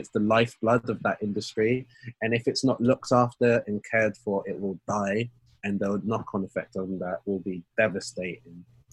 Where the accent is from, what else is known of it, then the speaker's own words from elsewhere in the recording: Walthamstow, London, United Kingdom; so I grew up in Walthamstow, which is in East London.